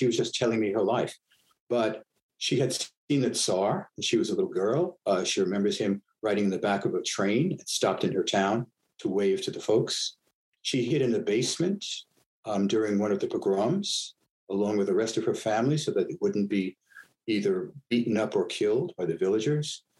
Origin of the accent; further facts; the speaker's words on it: Brooklyn, New York, United States; I grew up in Brooklyn, New York.